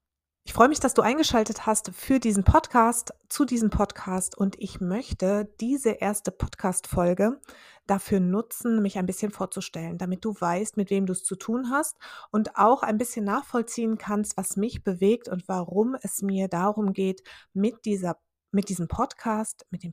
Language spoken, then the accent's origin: German; Hannover, Lower Saxony, Germany; now in Vienna, Austria; Ich komme ursprünglich aus Hannover, lebe jetzt in Wien